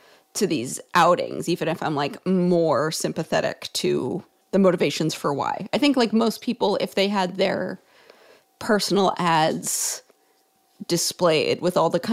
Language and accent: English; Connecticut, United States; This is a joke about the fact that I grew up in Connecticut, which is also very embarrassing.